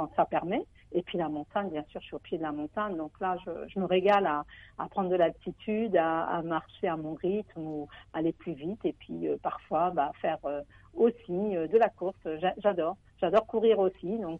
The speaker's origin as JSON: {"language": "French", "country": "France", "tie": "born or raised there", "said": "Parce que je suis native de France."}